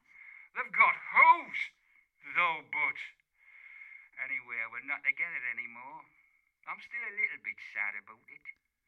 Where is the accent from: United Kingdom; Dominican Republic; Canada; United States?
United Kingdom; Gateshead, North East England; I'm from Gateshead. On the other side of the town.